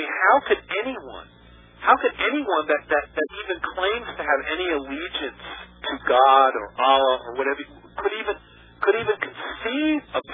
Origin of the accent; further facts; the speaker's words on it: New York, United States; Well, being a New Yorker and being someone who has been to the World Trade Center numerous times, once with my father